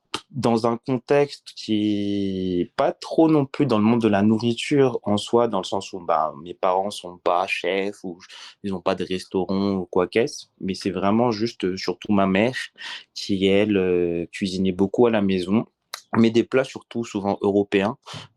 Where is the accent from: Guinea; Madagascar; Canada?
Madagascar; Antananarivo, Analamanga; j'ai grandi une grosse partie à Tana, bien sûr. Très classique, je dirais. Enfance normale, j'ai pas eu trop de soucis particuliers. Et puis à un moment, j'ai étudié pendant 2 ans en France à Paris.